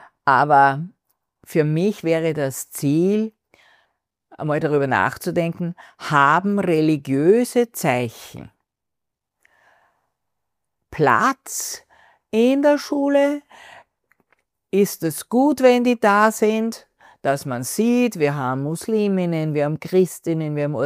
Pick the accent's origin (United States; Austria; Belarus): Austria; mich als Österreicherin beschämt.